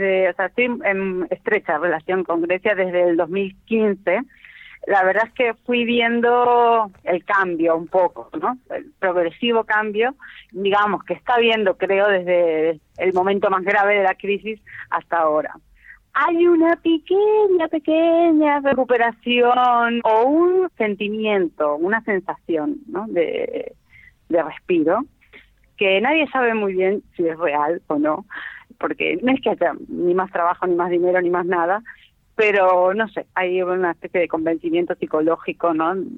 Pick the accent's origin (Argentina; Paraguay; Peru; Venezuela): Argentina; al decir que soy argentina